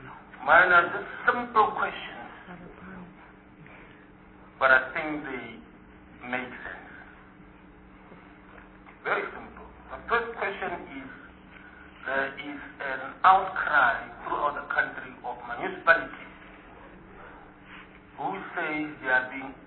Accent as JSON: {"language": "English", "region": "Northern Cape", "country": "South Africa", "said": "I am from the Northern Cape. There we do not only suffer from the mine dumps, but we suffer also from big open holes right in the middle of the city"}